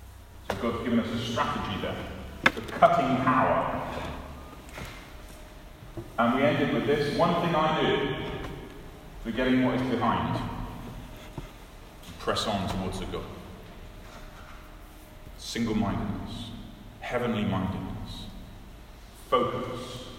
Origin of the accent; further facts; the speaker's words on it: United Kingdom; But we're British, aren't we?